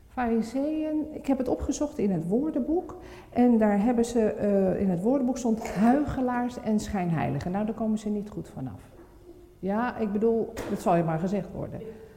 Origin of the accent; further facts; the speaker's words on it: Amsterdam, North Holland, Netherlands; Mijn man die komt uit Hogeveen en ik kwam uit Amsterdam.